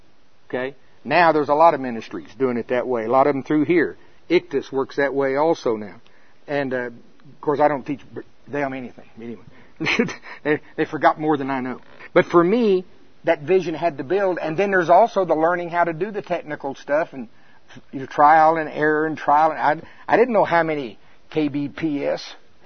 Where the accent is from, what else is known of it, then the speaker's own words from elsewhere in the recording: United States; I'm from Pottawatomie County.